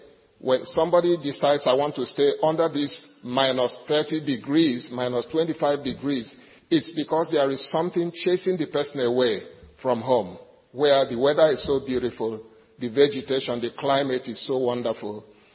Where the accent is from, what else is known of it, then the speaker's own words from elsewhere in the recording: Nigeria; I come originally from Nigeria, so I am glad to be part of this project.